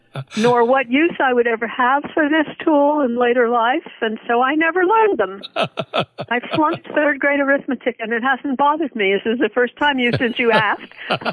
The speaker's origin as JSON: {"language": "English", "town": "New York City", "region": "New York", "country": "United States", "tie": "born there", "also_born_or_lived": "Hollywood / Florida", "said": "Florida when I was older, but mostly in the Northeast. I was born in New York City."}